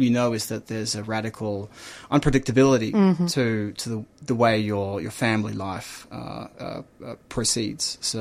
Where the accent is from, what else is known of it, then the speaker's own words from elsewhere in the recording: Melbourne, Victoria, Australia; I grew up in Melbourne. I grew up in Ivanhoe.